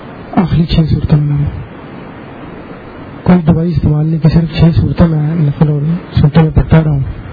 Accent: Lahore, Punjab, Pakistan; میں لاہور سے ہوں.

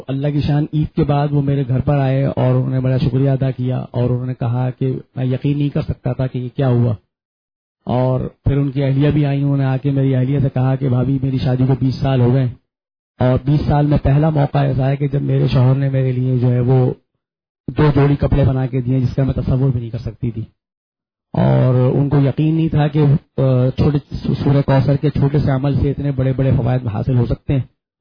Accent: Karachi, Sindh, Pakistan; میں کراچی سے آیا ہوں.

